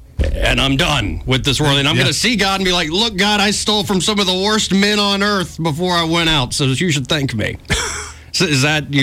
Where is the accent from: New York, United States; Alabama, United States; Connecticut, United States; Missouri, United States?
Alabama, United States; something about seeing Montgomery, Alabama at the top left of the screen had this Auburn grad rooting for my hometown senator like a bammer.